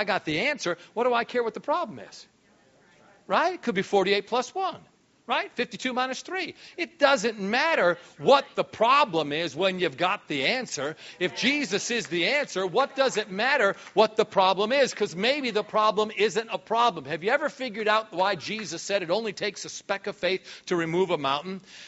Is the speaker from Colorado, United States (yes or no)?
no; New York, United States; So we got on each other's case all the time because I'm from New York, you know, he's from El Dorado, Arkansas.